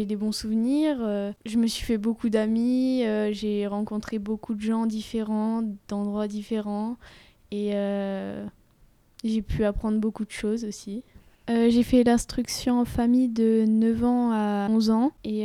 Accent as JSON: {"language": "French", "region": "Auvergne-Rhône-Alpes", "country": "France", "said": "j'ai 14 ans, je viens de Savoie et je suis dans un lycée agricole en Haute-Savoie"}